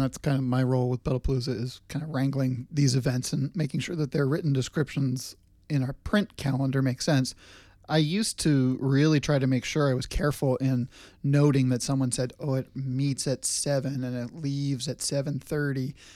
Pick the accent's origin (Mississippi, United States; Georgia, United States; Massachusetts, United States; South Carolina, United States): Massachusetts, United States; Boston; now in Portland, United States; Yeah, so growing up in Boston, I've always been impressed with how tolerant and patient other road users are towards bicyclists.